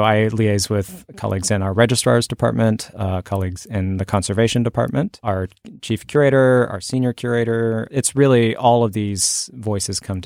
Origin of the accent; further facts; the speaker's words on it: Fort Worth, Texas, United States; also born or lived in Oklahoma; I grew up mostly in Oklahoma and Texas. And when I was, I think, 10 years old, we moved to Fort Worth